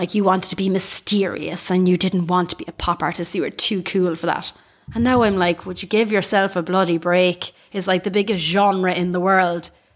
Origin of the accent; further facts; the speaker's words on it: County Cork, Ireland; There's your one that can't pronounce her THs. So you know what? I'm rolling with it. I'm from Cork.